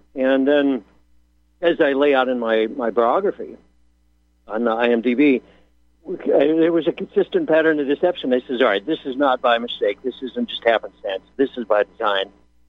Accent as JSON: {"language": "English", "country": "Italy", "tie": "born there", "second_language": "English", "said": "I was bilingual when I was a young child. I was born in Italy, and I had to learn English as a second language."}